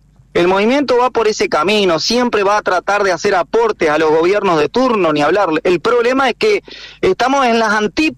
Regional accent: Uruguay; los uruguayos tenemos que cambiar la cabeza

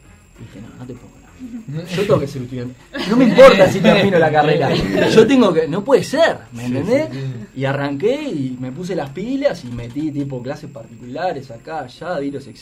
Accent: Montevideo, Uruguay; soy más de Montevideo que, no sé, viste, que el Faro de Punta Carreta

